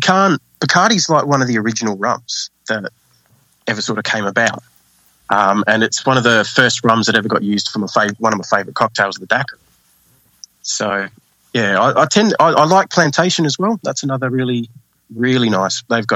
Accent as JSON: {"language": "English", "country": "Australia", "said": "Or beer, generally, being Australian, of course."}